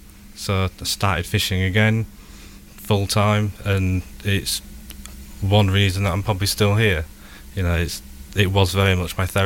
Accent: York, Yorkshire and the Humber, United Kingdom; I grew up in York, so we had the River Ouse.

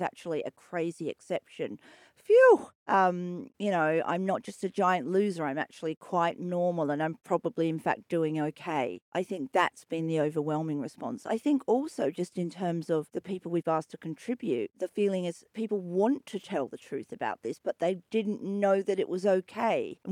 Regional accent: Perth, Western Australia, Australia; I really love Perth Writers Festival. It is my hometown, but it's not just that.

